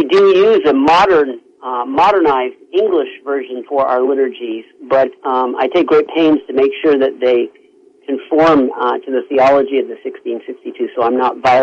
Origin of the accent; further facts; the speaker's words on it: New Hampshire, United States; My family has got French-Canadian background, and I was born originally in New Hampshire and went to school there.